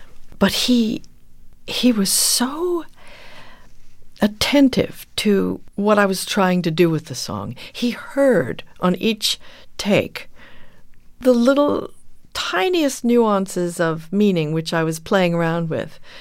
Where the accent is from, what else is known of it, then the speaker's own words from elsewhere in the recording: New Jersey, United States; I grew up in New Jersey, middle class household, not a theatrical group